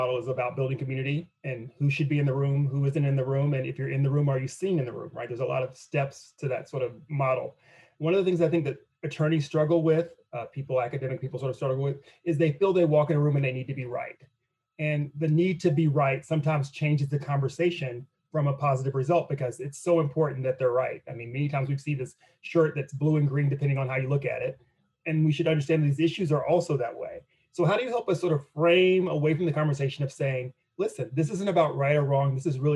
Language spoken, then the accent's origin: English; the South, United States; I show up as a male, I show up as an African-American, I show up as a Southerner